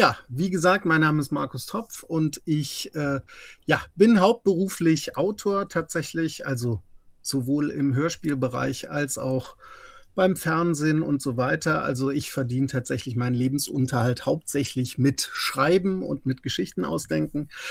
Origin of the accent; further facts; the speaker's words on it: Bonn, North Rhine-Westphalia, Germany; born there; nicht weit entfernt von meinem Geburtsort Bonn entfernt.